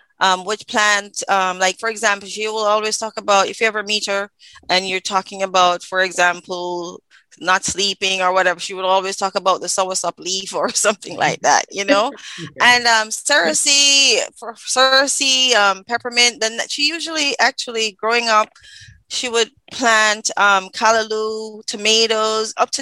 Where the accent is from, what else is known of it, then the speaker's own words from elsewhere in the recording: Kingston, Jamaica; I grew up in East. I'm from East Kingston.